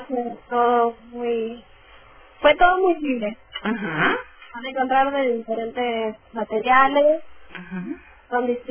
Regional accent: Formosa, Argentina; moved away; Mi familia, bueno, yo soy de Formosa.

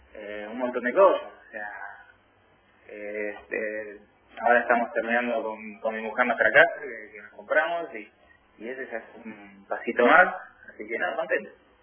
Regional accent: Tierra del Fuego, Argentina; Mi mamá nació allá cuando eran muy pocos habitantes, así que me considero fueguino. Mamá fue a los 4 o 5 años, sí. Y vivió en una casita ahí sobre el lado Pañano, así que soy más fueguino que mucho fueguino.

